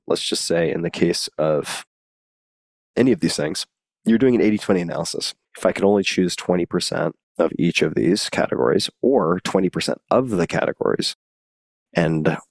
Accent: New York, United States; And I grew up on Long Island, keep in mind.

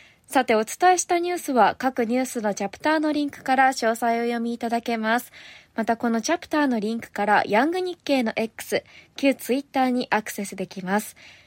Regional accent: Saga, Japan; 私の実家がある佐賀県は海苔が有名でとても美味しいんですが、

